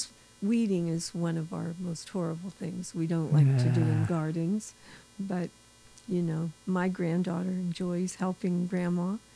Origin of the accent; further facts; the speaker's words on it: Pennsylvania, United States; Well, I grew up in Pennsylvania, and my father and mother always had a garden, so that was in my blood.